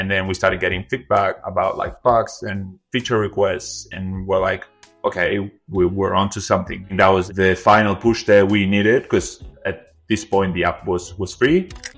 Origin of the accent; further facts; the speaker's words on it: Argentina; English is a second language; moved away as an adult; now in Australia; I grew up in Argentina.